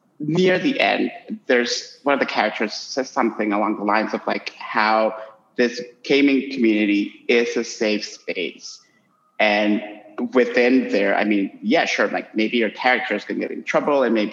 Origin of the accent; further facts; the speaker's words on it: Honduras; I'm currently in my home country in Honduras